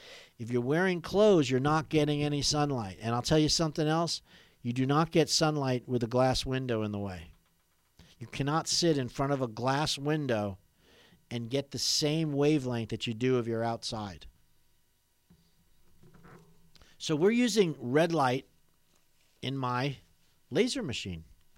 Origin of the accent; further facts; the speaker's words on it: New York, United States; I'm from New York, Long Island Railroad.